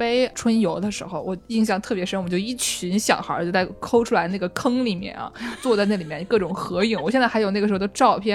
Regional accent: Nanjing, Jiangsu, China; 反正我们南京人小时候很多都喝

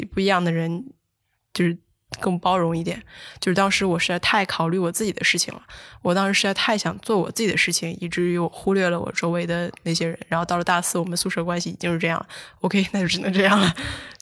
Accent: Shaanxi, China; 我是来自陕西地区

